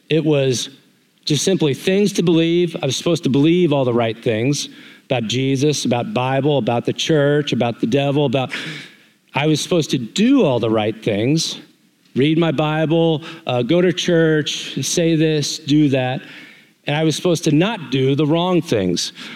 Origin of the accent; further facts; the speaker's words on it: Montvale, New Jersey, United States; So I grew up in Montvale, New Jersey, about a half hour, 45 minutes straight west of New York City. Pearl River, New York was right across the border, right next town next to us.